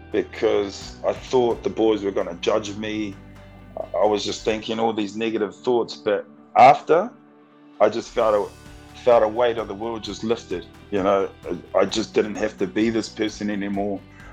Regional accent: New Zealand; My first memories of growing up is we grew up in housing complex, you know, a big family.

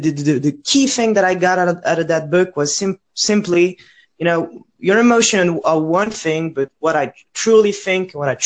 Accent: France; English is a second language; I come from France, and I'm a 19-year-old student.

